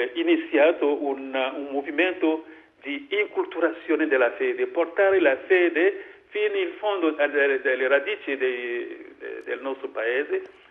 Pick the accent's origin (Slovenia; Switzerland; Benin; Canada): Benin; E ciò che io auguro per il mio paese è di fare ancora il suo cuore largo, larghissimo